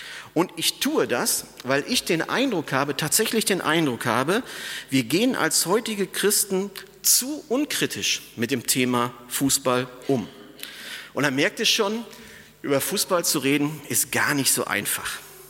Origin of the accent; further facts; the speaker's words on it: North Rhine-Westphalia, Germany; Ich bin im Ruhrgebiet aufgewachsen, direkt neben Dortmund, habe in Essen Zivildienst gemacht, bin immer durch Bochum gefahren.